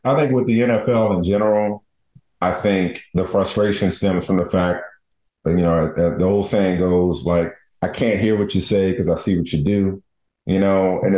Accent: New Orleans, Louisiana, United States; But look, I'm from New Orleans.

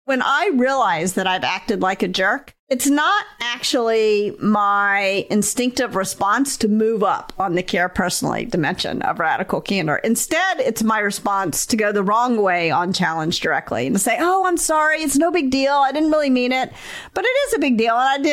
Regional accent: the South, United States; I grew up in the South.

